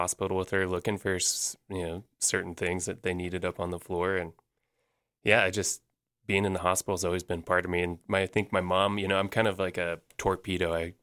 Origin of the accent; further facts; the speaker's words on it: Gillette, Wyoming, United States; I grew up in Gillette, Wyoming.